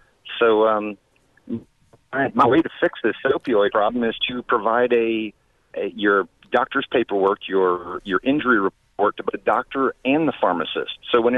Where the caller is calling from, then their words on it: Florida, United States; I'm here from Florida